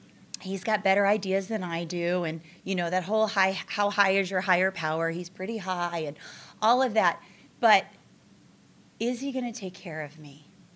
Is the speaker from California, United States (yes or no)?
yes; California, United States; I'm from California, and I am so thrilled to be here.